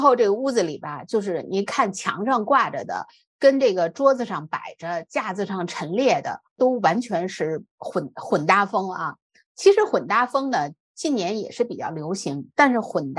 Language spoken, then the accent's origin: Chinese; China; 但是我们作为中国人来讲呢，这个是我们生活当中不能回避的事情